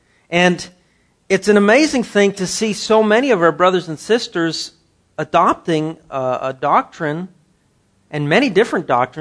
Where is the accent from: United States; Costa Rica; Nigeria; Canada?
Canada; you know, being a Canadian, having just come down from there not too long ago